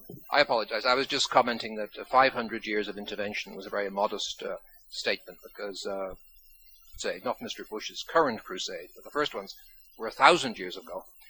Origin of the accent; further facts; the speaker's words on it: Ireland; even as an Irishman, I can't handle it.